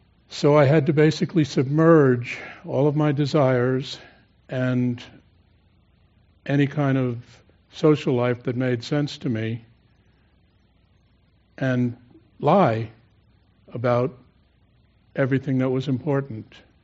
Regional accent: New York City, New York, United States; born there; I was born in New York City. We'll get that out of the way right away.

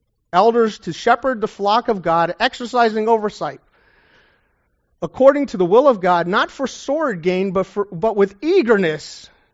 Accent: Florida, United States; now in Oklahoma, United States; I'm a new Okie. I'm a transplanted from South Florida, and I had played baseball in South Florida for over 20 years.

